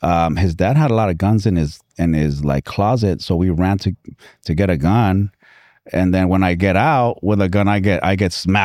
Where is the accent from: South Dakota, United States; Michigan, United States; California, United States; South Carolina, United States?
California, United States; Huntington Beach; also born or lived in Michoacan, Mexico / Santa Ana; I grew up in Huntington Beach.